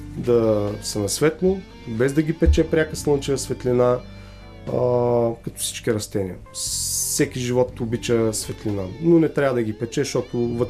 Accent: Silistra, Silistra Province, Bulgaria; аз съм от Силистра, не знам дали го споменахме по-рано, но моето семейство живее в Силистра и те са търговци. Моето семейство има бизнес с верига хранителни магазини.

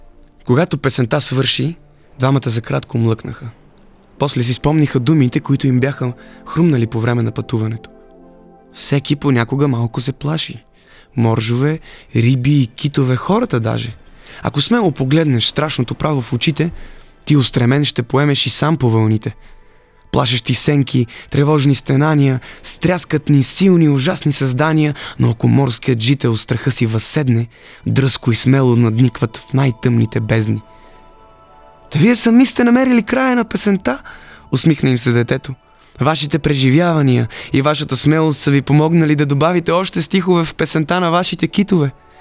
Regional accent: Malaga, Andalusia, Spain; Аз израснах в Испания всъщност, в Малага, най-на юг. И живеехме в една къща, дето се виждаше Гибралтарския проток от нашата тераса.

